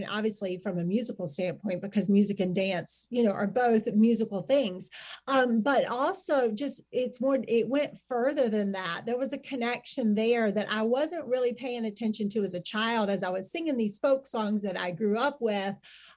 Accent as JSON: {"language": "English", "region": "North Carolina", "country": "United States", "tie": "born or raised there", "lives_now": "Brazil", "said": "growing up in a really small town in the coastal part of North Carolina"}